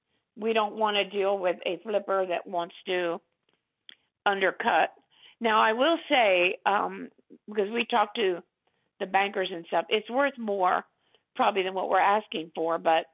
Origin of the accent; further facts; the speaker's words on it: Florida, United States; I'm from Florida. I never lived in Virginia.